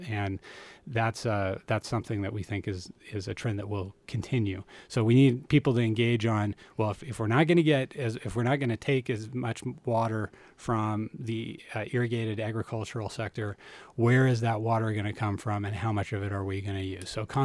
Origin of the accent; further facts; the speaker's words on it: Colorado, United States; I'm originally from the Western Slope